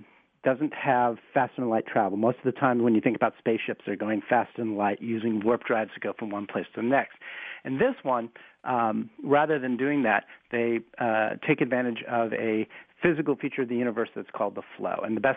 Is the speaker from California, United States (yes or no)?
yes; Los Angeles, California, United States; now in Bradford, United States; I grew up in Los Angeles, so it's quite a change from Bradford, Ohio.